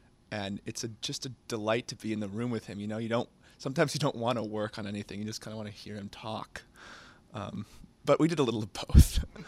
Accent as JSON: {"language": "English", "region": "Massachusetts", "country": "United States", "tie": "born or raised there", "said": "And I came up to the beautiful Berkshires, as you said, my hometown"}